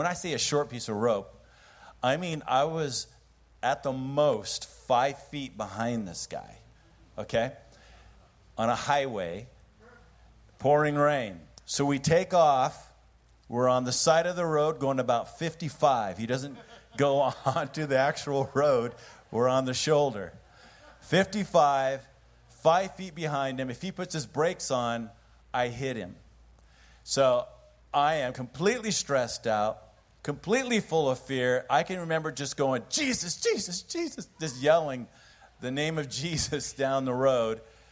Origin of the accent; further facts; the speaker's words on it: Oregon, United States; growing up in Oregon, and I grew up in the country